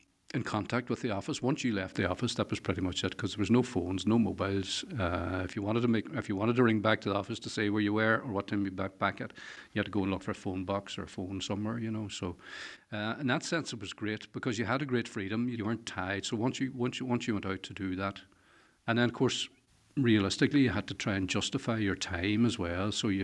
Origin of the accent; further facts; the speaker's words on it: Letterkenny, Ulster, Ireland; when I was growing up in Letterkenny